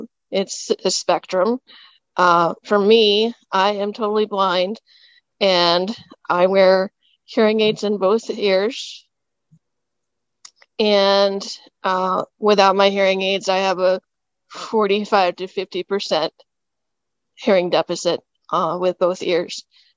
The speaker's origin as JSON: {"language": "English", "region": "Colorado", "country": "United States", "said": "I am from Colorado, and I live with multiple disabilities. I am deafblind and also live with a number of chronic illnesses"}